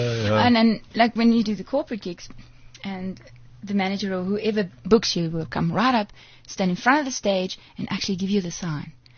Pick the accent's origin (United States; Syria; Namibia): Namibia; Well, I grew up in Namibia.